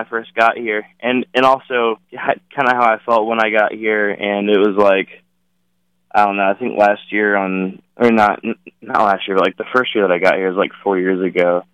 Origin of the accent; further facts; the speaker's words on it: East Coast, United States; I'm actually from the East Coast, like farther up north. So it actually gets pretty darn cold over here.